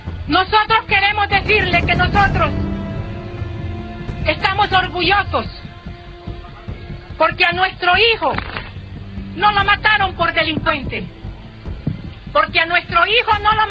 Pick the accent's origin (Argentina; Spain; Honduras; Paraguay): Honduras; nosotros como frente, como pueblo hondureño.